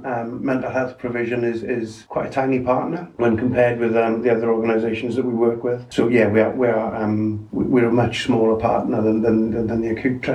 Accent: Wales, United Kingdom; I'm from the Rhondda Valleys in Wales.

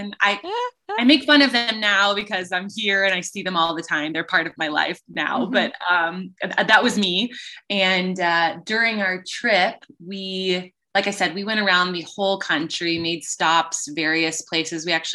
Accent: Houston, Texas, United States; I'm from Houston. I'm used

